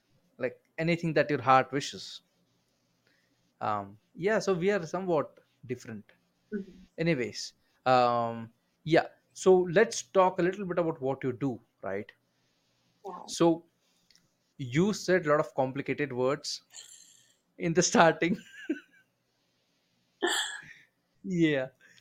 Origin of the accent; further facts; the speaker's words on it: Bangalore, Karnataka, India; I'm from a city called as Bangalore, India. So it's like the Silicon Valley of India, you know, where mostly tech people live. It's a very concrete, typical city.